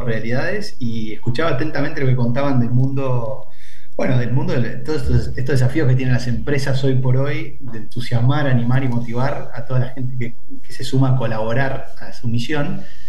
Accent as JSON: {"language": "Spanish", "country": "Uruguay", "said": "y vos sabés que soy uruguayo"}